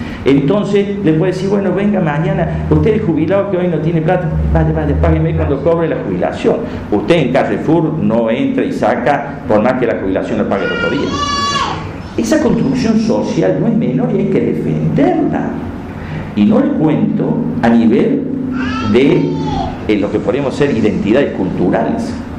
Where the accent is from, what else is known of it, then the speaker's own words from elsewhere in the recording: Córdoba, Argentina; uno no se podría imaginar como cordobés un acto público sin olor a choripán.